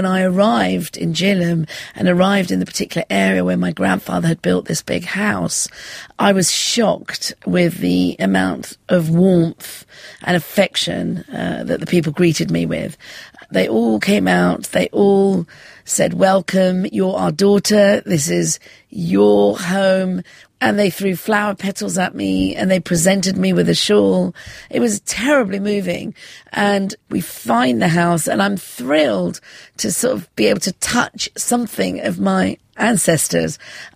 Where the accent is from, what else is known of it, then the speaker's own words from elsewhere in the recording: London, United Kingdom; Growing up in London, I'd always yearned for some sense of an ancestral place. But my homeland, which was the foothills of the Himalayas in India, was, of course, now Pakistan.